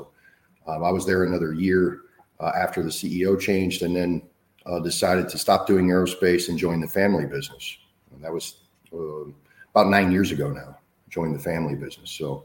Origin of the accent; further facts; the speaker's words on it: Wichita, Kansas, United States; moved away as an adult; now in Port St. Lucie, United States; I'm originally from Wichita, Kansas. And if you've ever been there, beautiful place. But the winter is a little harsh, right? So I moved to Port St. Lucie, Treasure Coast area here 10 years ago.